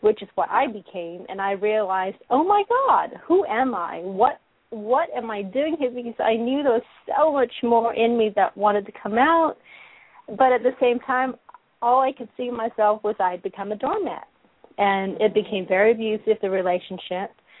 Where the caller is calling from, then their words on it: Texas, United States; from Texas.